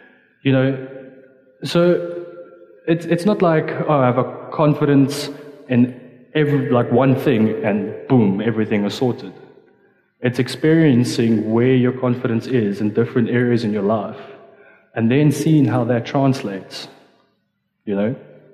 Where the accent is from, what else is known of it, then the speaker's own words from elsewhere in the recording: Pretoria, Gauteng, South Africa; Hi. Just a quick introduction of myself. I'm from Pretoria